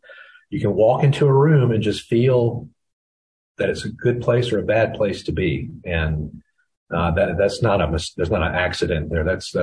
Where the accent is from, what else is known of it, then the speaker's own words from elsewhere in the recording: the South, United States; growing up in the South, we're the Bible Belt. If we're in the Bible Belt, Mississippi is the buckle, and, one of the big, big old buckle.